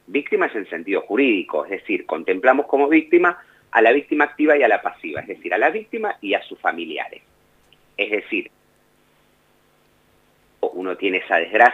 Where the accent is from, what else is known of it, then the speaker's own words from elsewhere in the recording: Avellaneda, Buenos Aires Province, Argentina; Yo soy familiar de víctima, soy abogado, como te dije, soy de Avellaneda.